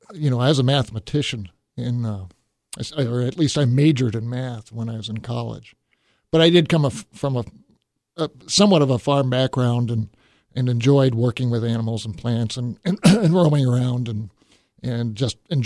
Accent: Denver, Colorado, United States; born there; Yes, I was born in Denver, Colorado.

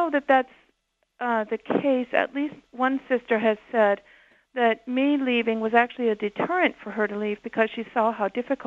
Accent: Ohio, United States; Well, I grew up in Geauga County, Ohio, which is now the fourth largest Amish community that there is, and it's in that little northeast corner of Ohio.

